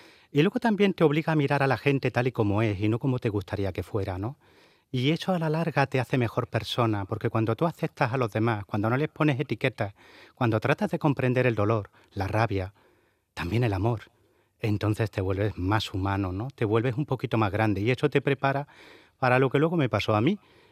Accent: Andalusia, Spain; como andaluz que soy.

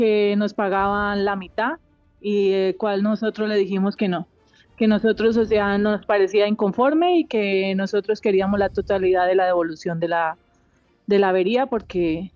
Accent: Colombia; now in Alcalá la Real, Spain; Yo soy de Colombia.

